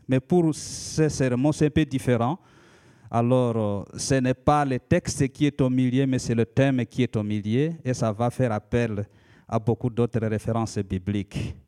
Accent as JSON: {"language": "French", "country": "DR Congo", "first_language": "Lika", "second_language": "French", "said": "qu'on appelle la langue Lika. La langue Lika, sens en République démocratique du Congo. Ça, c'est ma langue maternelle."}